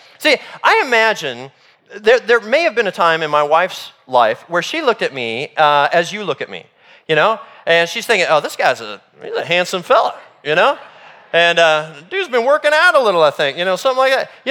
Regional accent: Salisbury, North Carolina, United States; I met somebody from my hometown, Salisbury, North Carolina, where I grew up as a teenager

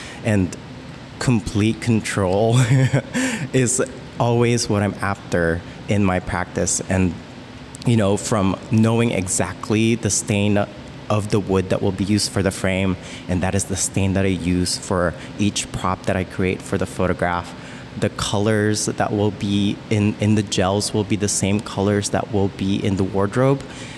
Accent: Philippines; especially growing up in the Philippines and Roman Catholic colonized background and imagery.

